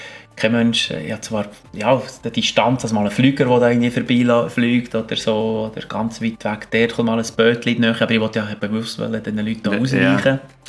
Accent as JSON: {"language": "German", "region": "Bern", "country": "Switzerland", "said": "Obwohl ich zwar in Bern lang daheim war, und als Berner, ja."}